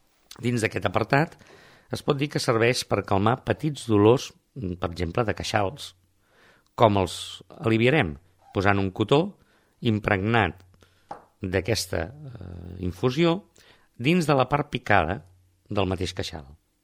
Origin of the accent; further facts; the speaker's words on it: La Torre de l'Espanyol, Catalonia, Spain; sobretot a la zona on sóc jo, estic a prop de Vinebre, jo sóc de la Torre, baixàvem en bicicleta de petits a buscar-les a la vora del riu